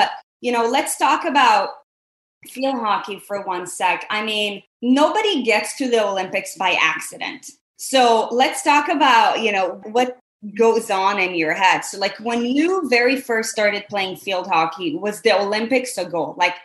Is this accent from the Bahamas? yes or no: no; Israel; moved away as an adult; now in United States; I got a full ride to play tennis for a school in New Jersey because I was born and raised in Israel.